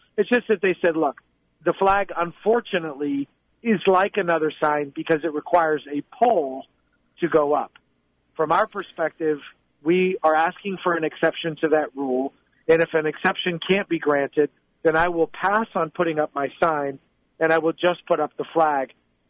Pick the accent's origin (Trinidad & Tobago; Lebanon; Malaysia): Lebanon; Beirut, Beirut Governorate; now in United States; I'm an immigrant from Beirut, Lebanon, to this country.